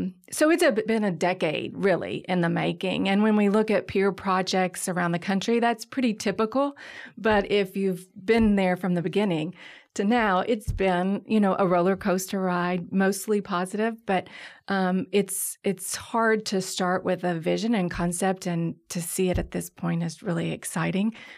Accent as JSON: {"language": "English", "town": "Mount Sterling", "region": "Kentucky", "country": "United States", "said": "I'm from a small town east of here, like Mount Sterling, Kentucky, and really came back to Lexington for the first time for law school."}